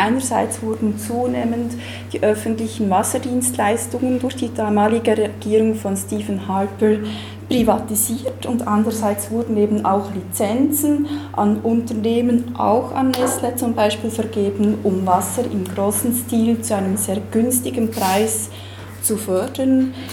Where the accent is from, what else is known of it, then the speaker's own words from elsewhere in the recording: Bern, Switzerland; mein Deutsch ist nicht ganz fließend. ja, ich bin aus Bern.